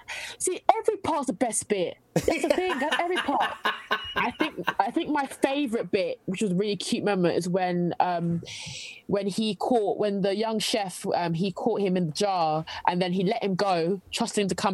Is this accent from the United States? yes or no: no; London, United Kingdom; See, I'm from London, you see. So London people, we just say everything as quick as possible.